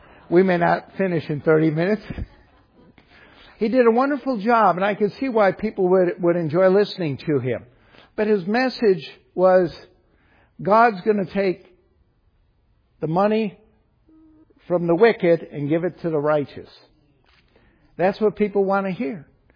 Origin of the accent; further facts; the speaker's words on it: Chicago, Illinois, United States; He found out I was from Chicago and he kind of adopted me, and I have some German background.